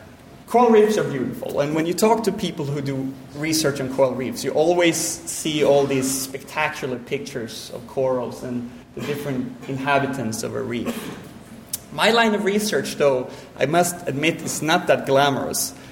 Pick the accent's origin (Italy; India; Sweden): Sweden; English is a second language; I'm from Sweden. The weather is indeed miserable in Sweden. It's very cold. I was from about just north of 60 degrees north